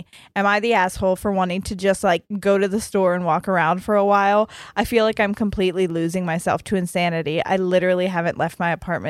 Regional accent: Texas, United States; I'm originally from Texas.

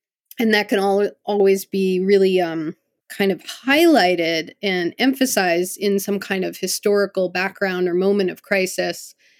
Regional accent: Connecticut, United States; And then I grew up in Connecticut.

